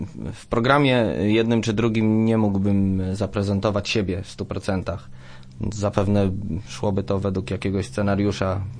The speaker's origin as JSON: {"language": "Polish", "town": "Głogów", "region": "Lower Silesian Voivodeship", "country": "Poland", "said": "Ja pochodzę z Głogowa, nie wyobrażam sobie, żeby nie zaprezentować się"}